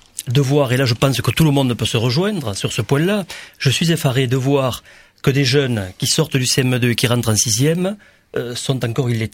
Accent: France; moi je suis un Français moyen, j'ai une famille.

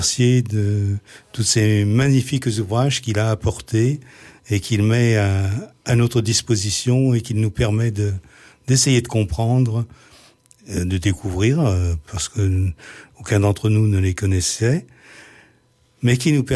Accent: Auvergne-Rhône-Alpes, France; je suis un peu culotté puisque moi je suis du Beaujolais, mais j'ai cette région-ci

